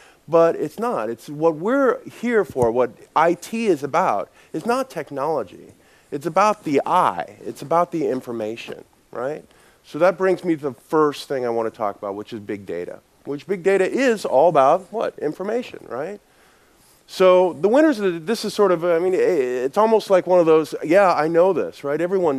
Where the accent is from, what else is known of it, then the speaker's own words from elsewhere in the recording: United States; I'm an American, and we just speak one language really poorly